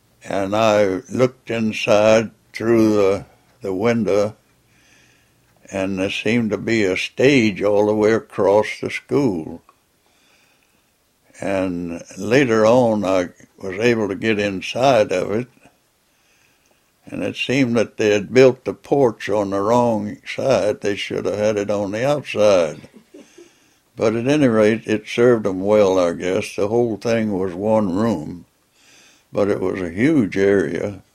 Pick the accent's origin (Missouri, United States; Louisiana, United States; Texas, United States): Louisiana, United States; also born or lived in Grangeville; I was born in Grangeville, Louisiana, October 19th, 1920. My mother's name was Sadie. My dad's name was DeWitt. And I was raised up in St. Helena Parish.